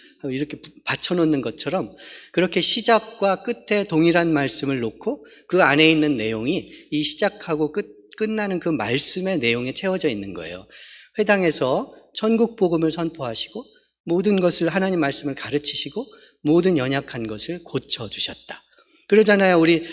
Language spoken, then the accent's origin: Korean; Daejeon, South Korea; 저희 큰 집은 시골이었습니다. 지금 유성인데요. 전 대전에서 자랐고